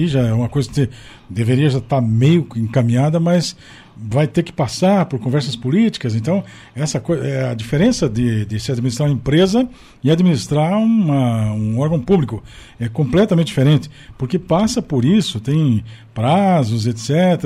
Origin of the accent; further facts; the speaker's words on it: Brazil; Isso é uma lição para nós que somos brasileiros